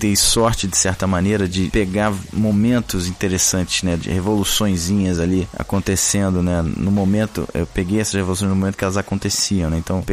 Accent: Rio de Janeiro, Brazil; now in São Paulo, Brazil; Eu sou do Rio, mas moro em São Paulo.

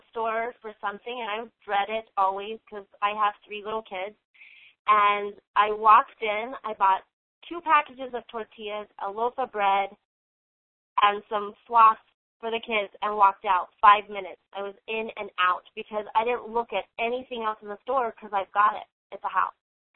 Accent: Florida, United States; moved away; You can never get a fresh mango in the Southwest. I came from Florida.

